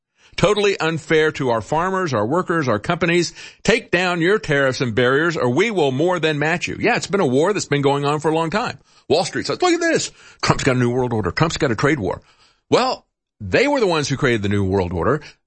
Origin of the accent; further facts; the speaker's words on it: United States; just like it's a good thing for me as an American